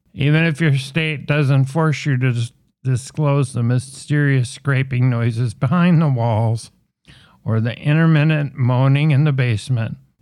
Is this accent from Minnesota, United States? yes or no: yes; Minnesota, United States; only Minnesota, my home state and where this podcast originates from